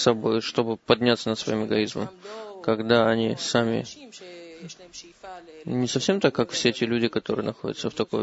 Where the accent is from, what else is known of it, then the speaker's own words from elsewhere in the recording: Australia; now in Israel; Я приехал из Австралии, сейчас уже живу здесь, в Израиле.